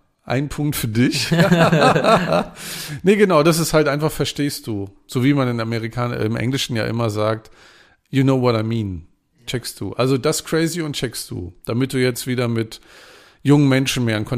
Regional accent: Northern Germany, Germany; Ich komme ja aus dem Norden, da muss ich auch Plattdeutsch einbringen.

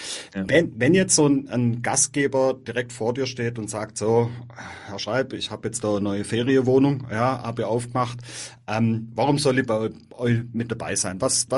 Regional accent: Todtnau, Baden-Württemberg, Germany; bin selber gebürtiger Hochschwarzwälder aus Todtnau, deswegen kenne ich die Region auch ziemlich gut dort oben.

